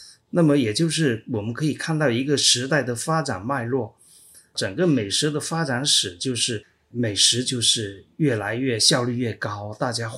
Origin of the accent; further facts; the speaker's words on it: Chaoshan, Guangdong, China; 现在到处有很多沿海的地方，从辽宁到宁波到潮汕，我的老家潮汕还有虾酱